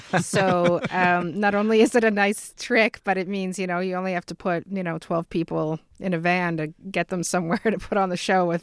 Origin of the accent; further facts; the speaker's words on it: Canada; We're from Canada